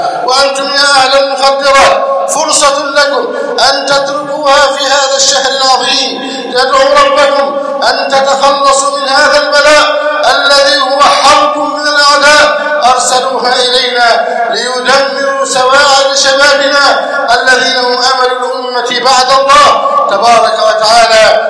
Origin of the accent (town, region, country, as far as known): Egypt